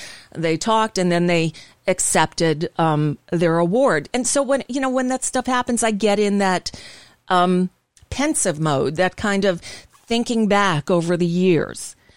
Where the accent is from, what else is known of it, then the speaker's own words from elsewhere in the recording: Florida, United States; also born or lived in California; I grew up here in South Florida, but in 2000, I wasn't living here. I was living in California, still doing radio out there